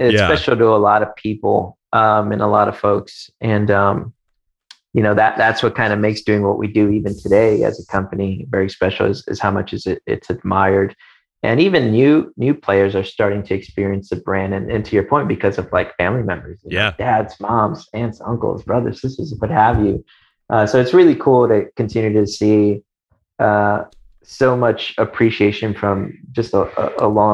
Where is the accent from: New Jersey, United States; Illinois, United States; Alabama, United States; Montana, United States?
Illinois, United States; Chicago; I grew up in Chicago.